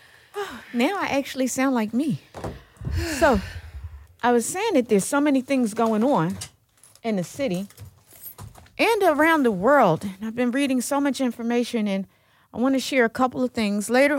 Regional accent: Philadelphia, Pennsylvania, United States; I'm from North Philly. I live in West Philly.

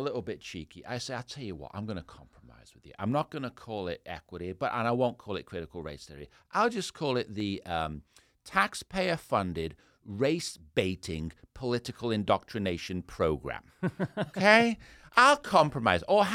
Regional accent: England, United Kingdom; when I was a kid growing up in England

